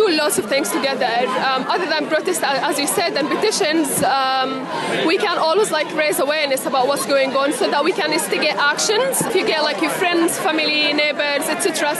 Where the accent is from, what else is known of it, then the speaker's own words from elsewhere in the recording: Gaza, Gaza Strip, Palestine; English is a second language; moved away as an adult; So 4 years ago, I left my hometown. It's called Gaza, to the south of Palestine. It was 2013. I was still 22, and it was the first time ever in my life I could travel outside 360 square kilometers.